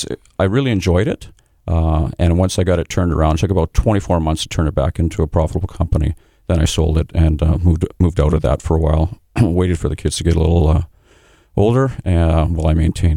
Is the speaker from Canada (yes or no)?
yes; Winnipeg, Manitoba, Canada; I'm born and raised in Winnipeg